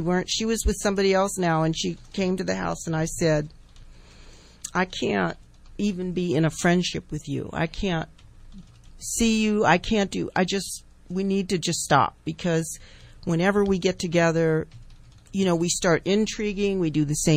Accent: California, United States; she was from Houston, I'm from Sonoma County, you know, there were a lot of differences.

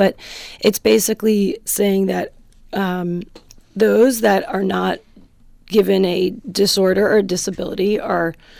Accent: New York City, New York, United States; I moved from New York. I am a New Yorker, true and true.

